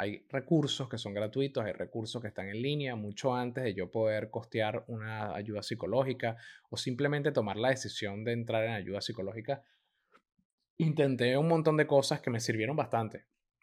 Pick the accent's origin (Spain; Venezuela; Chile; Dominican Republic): Venezuela; moved away; Yo salí escapando de Venezuela prácticamente, mi familia salió primero.